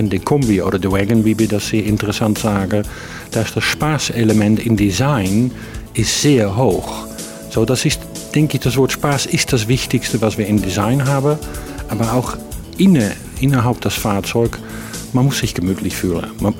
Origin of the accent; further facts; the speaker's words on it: Netherlands; German is a second language; Ich bin ein Holländer, ich verstehe das.